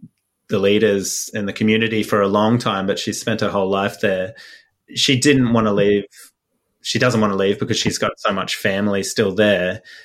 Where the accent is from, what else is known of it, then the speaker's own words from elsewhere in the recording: Australia; I'm an Australian based here